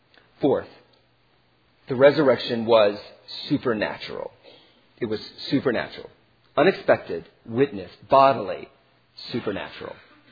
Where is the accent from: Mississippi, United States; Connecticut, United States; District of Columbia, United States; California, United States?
District of Columbia, United States; Washington; I'm from Washington, D.C. I got it.